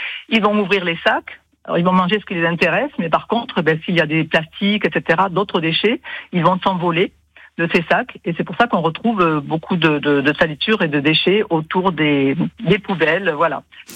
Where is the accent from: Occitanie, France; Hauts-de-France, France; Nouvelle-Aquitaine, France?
Occitanie, France; Colomiers; Je viens de Colomiers.